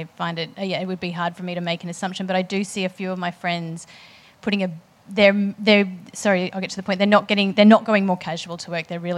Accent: Queensland, Australia; I'm from Queensland originally

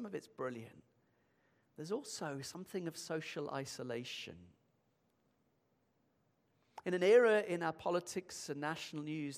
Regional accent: Yorkshire and the Humber, United Kingdom; also born or lived in India; because I'm from Yorkshire

